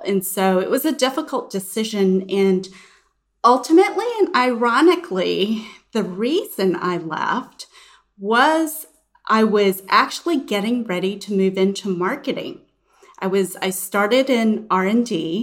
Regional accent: Houston, Texas, United States; Well, I grew up in Houston and my parents only got gas at that one Shell gas station.

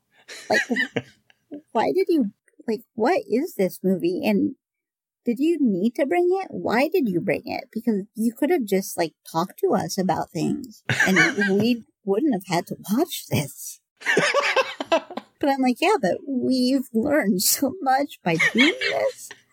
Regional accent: Iowa, United States; also born or lived in Nebraska; when we moved to Iowa because I was born in Nebraska.

